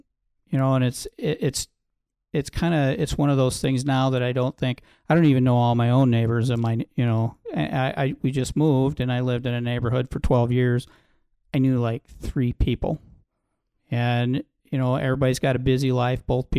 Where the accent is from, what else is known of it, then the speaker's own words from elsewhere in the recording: Sioux City, Iowa, United States; Growing up in Sioux City at that time, I don't think I had gone any farther than some of my relatives lived in Texas.